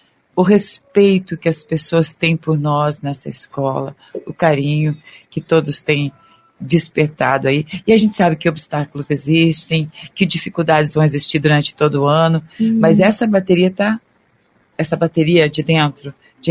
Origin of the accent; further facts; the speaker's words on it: Brazil; porque a gente é brasileiro, então...